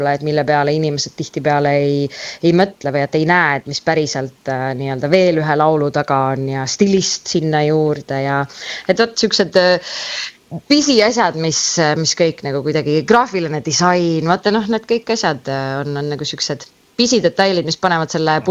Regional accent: Saare County, Estonia; Nii et juured on natukene mingit pidi seal ka. Nii et, et ole, olen küll saarlane, aga võt, need juured ju lähevad tihti peale kaugemale.

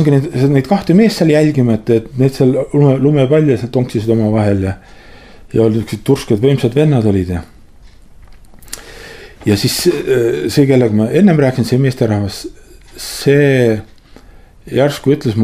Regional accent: Saare County, Estonia; ma ei ole kohalik, et ma ei oska teile teed näidata ka midagi, et ma olen Saaremalt

